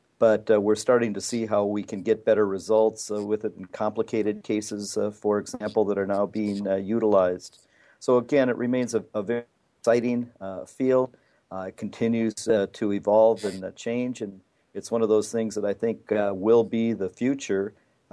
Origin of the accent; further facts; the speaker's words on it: St. Paul, Minnesota, United States; I'm from St. Paul, Minnesota, where I practice cornea and external disease, as well as refractive surgery and cataract surgery as my interests.